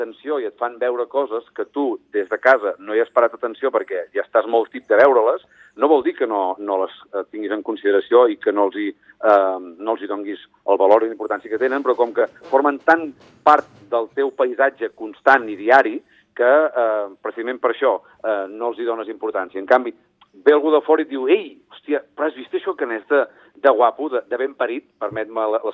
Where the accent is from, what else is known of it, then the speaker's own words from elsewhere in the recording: Besalú, Catalonia, Spain; Besalú, que és el meu poble